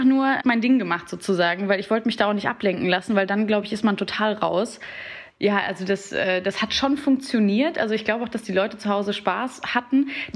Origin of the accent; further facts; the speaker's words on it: Heinsberg, North Rhine-Westphalia, Germany; born there; Man muss dazu sagen, ich komme auch gebürtig aus Heinsberg.